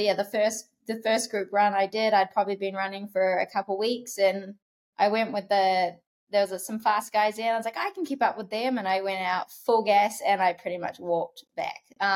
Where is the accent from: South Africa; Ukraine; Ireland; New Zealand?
New Zealand; moved away as an adult; now in United States; moved to America from New Zealand. I'm originally from New Zealand in 2011